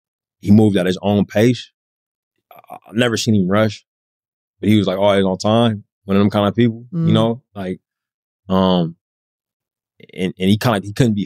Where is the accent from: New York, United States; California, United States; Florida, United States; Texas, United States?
California, United States; But I'm from the Bay Area, big Warriors fan, love Steph